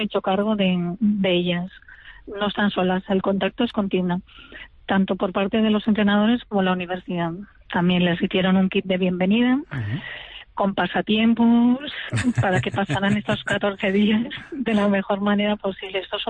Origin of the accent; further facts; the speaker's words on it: Jaca, Aragon, Spain; now in Barcelona, Spain; Nosotros vivimos en Barcelona, pero por casualidad, o sea, pero yo soy de Jaca. Entonces, la familia la tenemos allá